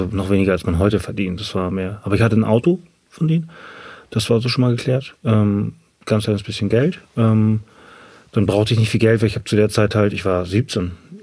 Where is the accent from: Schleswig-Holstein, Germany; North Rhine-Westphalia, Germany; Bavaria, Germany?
Schleswig-Holstein, Germany; Ahrensburg; ich komme aus Ahrensburg